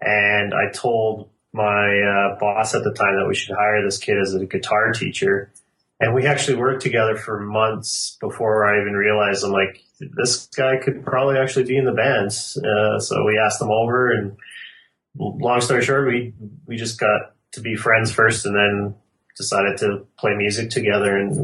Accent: Calgary, Alberta, Canada; We're all from Calgary.

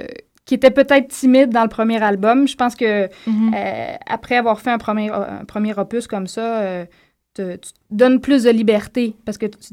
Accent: Boucherville, Quebec, Canada; also born or lived in Longueuil / Rimouski; je suis native de Longueuil. J'ai passé mon enfant. À Boucherville. Là, fait que je viens pas de là-bas, mais mes parents viennent du Bas-Saint-Laurent. Donc, il y a une attache là. Puis j'ai fait tout mon secondaire à Rimouski.

